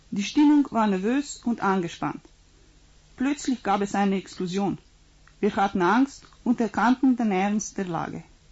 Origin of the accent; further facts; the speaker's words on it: Slovenia; now in Switzerland; Dort, wo ich herkomme, aus Slowenien, haben wir die 39-Stunden-Woche.